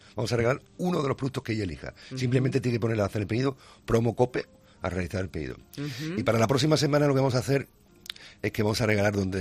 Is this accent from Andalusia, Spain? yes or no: yes; Seville, Andalusia, Spain; yo soy sevillano, aunque no lo dije la semana pasada, y como se suele decir aquí en Sevilla